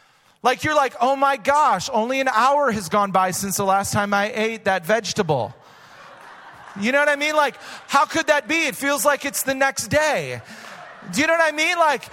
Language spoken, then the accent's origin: English; Wisconsin, United States; I mean, I grew up in Wisconsin, so it was cheese everything.